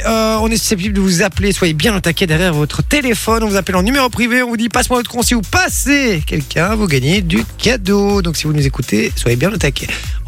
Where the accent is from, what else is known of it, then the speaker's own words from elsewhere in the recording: Belgium; Je suis belge, évidemment que je suis gréviste.